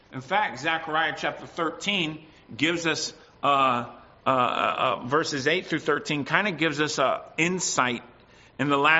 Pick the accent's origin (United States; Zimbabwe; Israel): United States; as I grew up in America